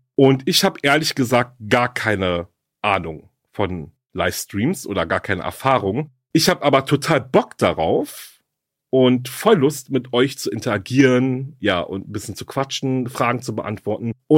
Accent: Berlin, Germany; weil Berlin ist ja meine Heimatstadt

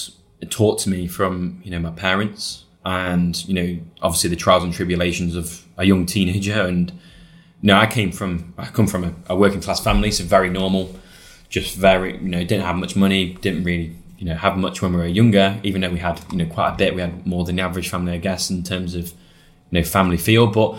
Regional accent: United Kingdom; I am who I am and I'm British.

